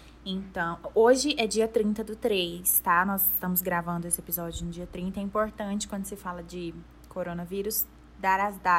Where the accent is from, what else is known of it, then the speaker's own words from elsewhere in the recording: Goiás, Brazil; Nós somos goianas, acho que já deu para perceber pelo meu sotaque.